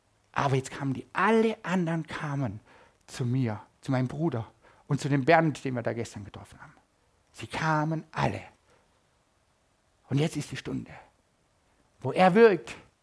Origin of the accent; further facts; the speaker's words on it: Baden-Württemberg, Germany; Das ist ein Nachbarort dort, wo ich groß geworden bin. Ich bin in der Nähe vom Dobel geboren.